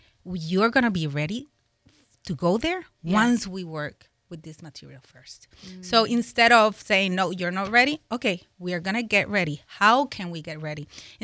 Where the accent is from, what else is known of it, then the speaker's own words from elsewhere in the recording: Puerto Rico; Also, I'm from Puerto Rico. I cannot talk about the same things I talk in Puerto Rico because it's different culture.